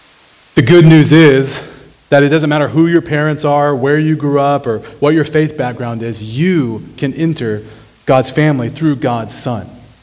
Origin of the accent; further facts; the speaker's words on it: Arkansas, United States; Now, I grew up in Arkansas, and if I called my mom woman, she likely would have ignored me until I addressed her properly.